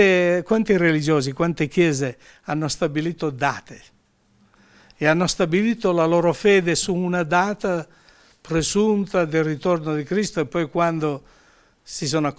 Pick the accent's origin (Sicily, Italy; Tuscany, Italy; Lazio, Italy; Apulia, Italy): Sicily, Italy; io lo posso dire da buon siciliano